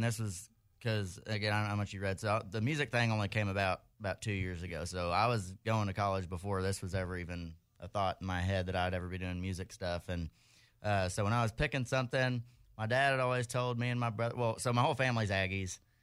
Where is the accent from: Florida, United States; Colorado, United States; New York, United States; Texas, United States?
Texas, United States; Dallas; now in College Station, United States; Yeah, live in College Station now, so... I never know which one to say because a lot of people, some of my stuff says College Station, some says Dallas.